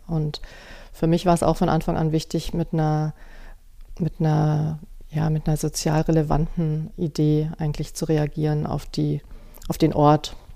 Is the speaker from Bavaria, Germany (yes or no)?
yes; Munich, Bavaria, Germany; Ich bin in München aufgewachsen und zur Schule gegangen und habe an der Meisterschule für Mode in München studiert